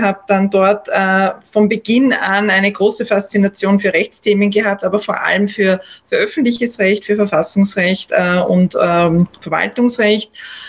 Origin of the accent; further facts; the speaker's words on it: Upper Austria, Austria; Also ich bin Oberösterreicherin, bin im tiefsten Müllviertel aufgewachsen.